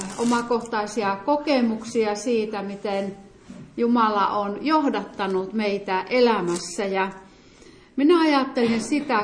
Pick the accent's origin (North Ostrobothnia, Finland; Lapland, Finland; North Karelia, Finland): North Karelia, Finland; Lieksa; Minä olen syntynyt ja viettänyt lapsuuteni ja varhaisnuoruuteni Pohjois-Karjalassa, Lieksassa.